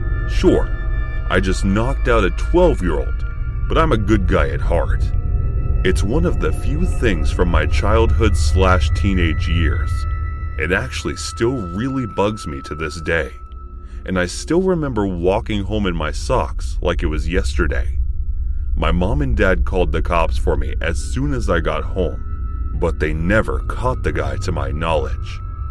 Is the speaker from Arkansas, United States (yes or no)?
no; Fontana, California, United States; I'm 12 years old, growing up in Fontana, California.